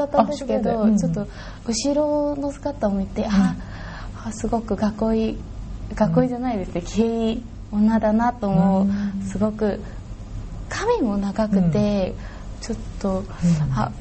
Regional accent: South Korea; 私やっぱり韓国人だから韓国でこんな服を着てちょっと歩いたりしたら

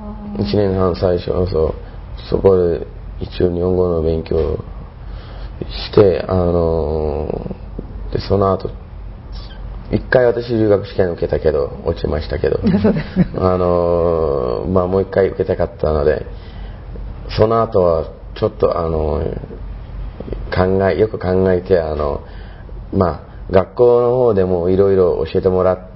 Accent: Turkey; Japanese is a second language; トルコから来ました。今、農学部2年生です。

